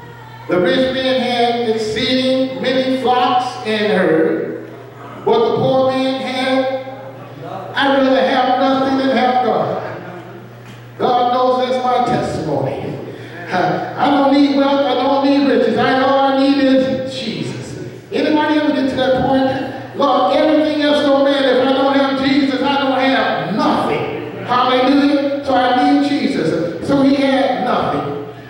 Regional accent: Southern United States, United States; accent: southern; Every once in a while, my southern accent come out.

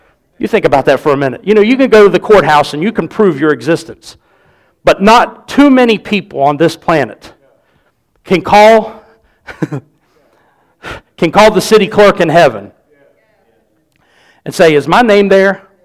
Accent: Clarksburg, West Virginia, United States; born there; I was born here in the United States of America, that I was born here in Clarksburg, West Virginia.

